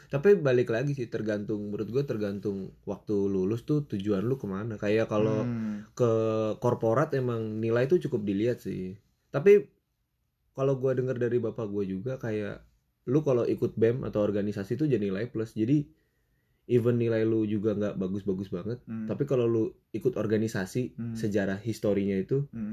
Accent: Bekasi, West Java, Indonesia; Gua dari Bekasi.

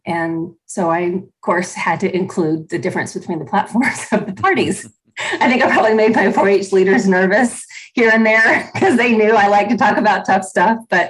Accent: Georgia, United States; also born or lived in Tennessee / Illinois; And so I would say I grew up more in Georgia, Tennessee, Illinois. We lived in Wheeling, actually not too far from Trinity

